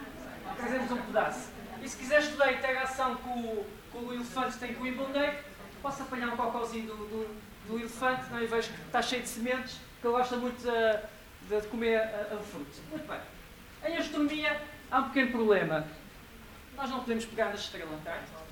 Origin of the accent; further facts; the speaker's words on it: Angola; born there; Aquilo é uma fotografia tirada no país onde eu nasci, Angola.